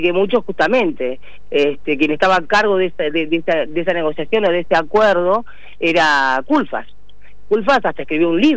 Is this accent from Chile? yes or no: no; Argentina; Somos argentinos, y así marcamos nosotros nuestros límites territoriales y marítimos correspondientes.